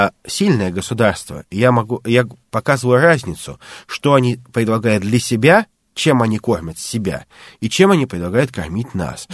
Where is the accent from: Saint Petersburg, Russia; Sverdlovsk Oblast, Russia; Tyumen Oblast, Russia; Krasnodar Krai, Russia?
Saint Petersburg, Russia; Ну, я же из Петербурга